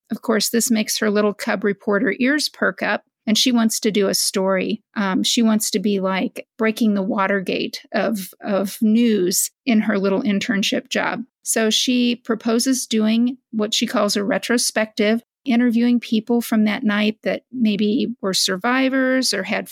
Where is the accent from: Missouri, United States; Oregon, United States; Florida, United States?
Missouri, United States; West Plains; So it's based on a real event that happened in my hometown of West Plains, Missouri, back in 1928.